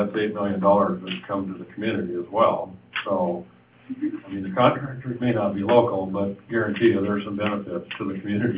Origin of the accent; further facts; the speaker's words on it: West Coast, United States; I can also tell you, I'm sure glad I'm from the West Coast, because that is an absolutely incredible mess back east.